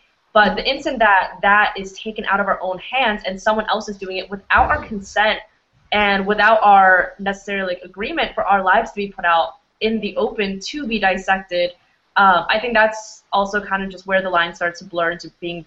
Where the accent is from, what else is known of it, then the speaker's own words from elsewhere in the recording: Arizona, United States; also born or lived in Florida / New York; growing up in Arizona, and then growing up in Western Florida and in upstate New York